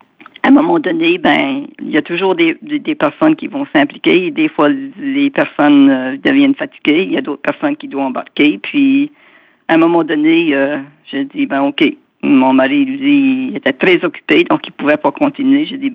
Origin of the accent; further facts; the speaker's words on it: Pubnico, Nova Scotia, Canada; now in Halifax, Canada; Moi, je viens de Pobnico.